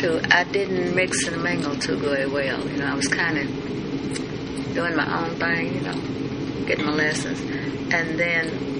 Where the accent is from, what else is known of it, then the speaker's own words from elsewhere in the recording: Walter Hill, Tennessee, United States; Because I was the only one from my area of Walter Hill going to high school then.